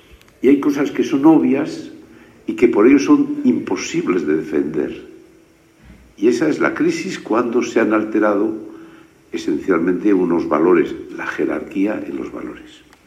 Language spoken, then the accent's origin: Spanish; Basque Country, Spain; En mi tierra vasca, en el País Vasco, no hay un problema de conciencia nacional, esencialmente.